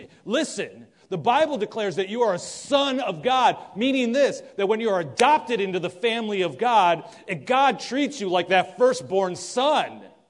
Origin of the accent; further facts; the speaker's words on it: Buffalo, New York, United States; Don't worry, I'm from Buffalo. She ain't around here.